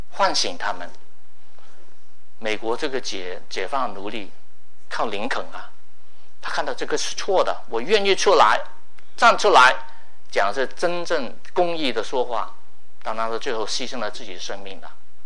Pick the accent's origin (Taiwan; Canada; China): China; 比如我们中国人那个传统文化呢